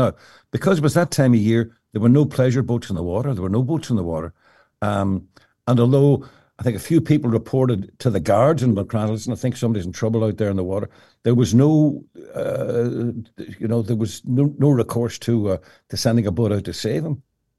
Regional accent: Derry, Northern Ireland, United Kingdom; growing up in Derry.

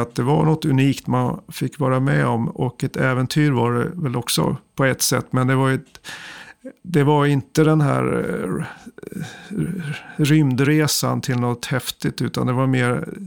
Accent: Västerås, Västmanland County, Sweden; Hade det varit hemma i Västerås

